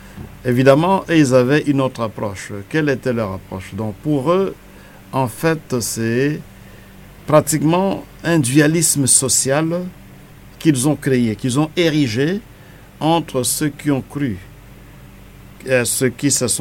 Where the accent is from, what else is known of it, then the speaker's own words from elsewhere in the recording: Kinshasa, DR Congo; Est-ce que chez nous, à Kinshasa, aujourd'hui, en RDC, vous allez dans un bar